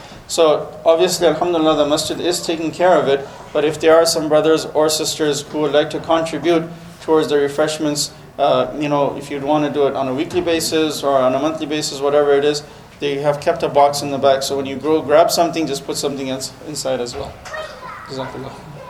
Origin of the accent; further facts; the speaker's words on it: Canada; I'm Canadian. I was born Canadian.